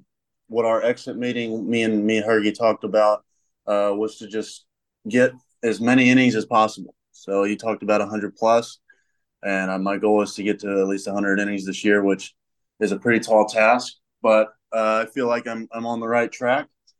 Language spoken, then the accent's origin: English; Tennessee, United States; Growing up in Tennessee, I would say I really watched a lot of Vanderbilt, especially growing up there.